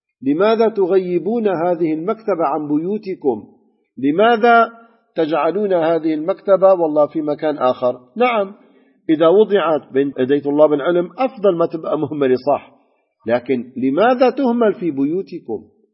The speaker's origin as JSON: {"language": "Arabic", "town": "Damascus", "region": "Damascus Governorate", "country": "Syria", "said": "وبفضل الله عندنا بدمشق كثير من الأنساب الكريمة المباركة الطيبة"}